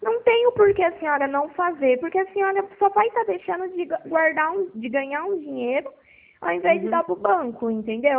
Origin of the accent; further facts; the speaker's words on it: Pirassununga, São Paulo, Brazil; eu também sou da cidade de Pirassununga.